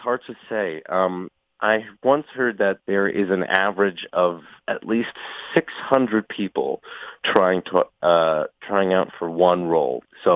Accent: Dover, Delaware, United States; Well, I was born and raised in Dover, Delaware. I started acting when I was 8 at the Children's Theater of Dover.

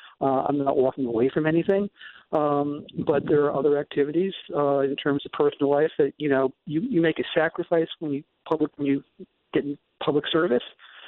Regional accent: New York, United States; now in Albany, United States; I'm not originally an Albanian. I came up from New York.

